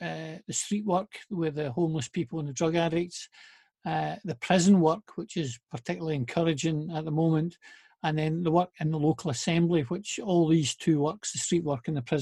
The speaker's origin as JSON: {"language": "English", "town": "Airdrie", "region": "Scotland", "country": "United Kingdom", "said": "I'm originally from Airdrie."}